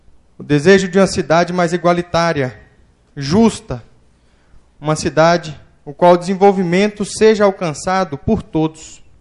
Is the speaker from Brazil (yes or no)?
yes; Formosa, Goiás, Brazil; prefeito de Formosa, a cidade onde nasci, cresci e constituí a minha família.